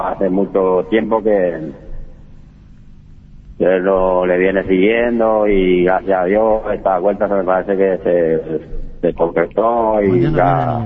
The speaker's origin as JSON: {"language": "Spanish", "town": "Caraguatay", "region": "Cordillera", "country": "Paraguay", "tie": "born there", "said": "Y yo soy nacido en Caraguatay."}